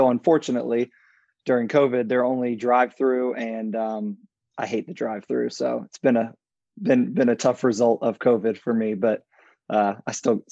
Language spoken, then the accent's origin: English; Miami, Florida, United States; now in Jacksonville, United States; Yeah, I'm from Florida and grew up in Florida, lived in Florida my whole life, born in Miami and kind of moved around. But right now we're located in Jacksonville, which is Northeast Florida